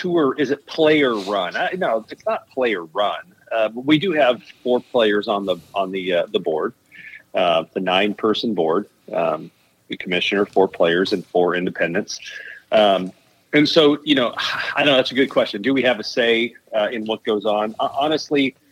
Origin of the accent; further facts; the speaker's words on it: Oxnard, California, United States; I'm from Oxnard.